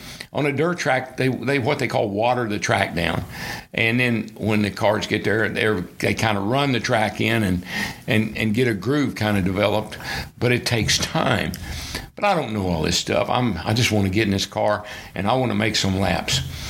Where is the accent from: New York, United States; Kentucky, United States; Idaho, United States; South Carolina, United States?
Kentucky, United States; Owensboro; And that was a kid growing up in Owensboro, in a little town, 52,000 people. A lot of race fans in Owensboro, a couple of little racetracks there.